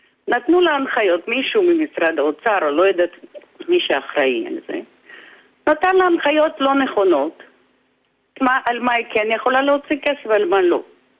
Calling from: Haifa, Haifa District, Israel

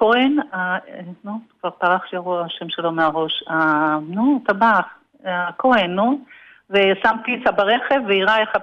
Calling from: Herzliya, Tel Aviv District, Israel; אני מהרצליה.

